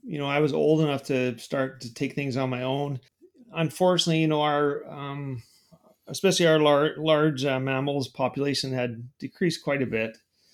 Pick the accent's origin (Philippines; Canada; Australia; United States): Canada; Invermere, British Columbia; Yeah, I was born and raised in Invermere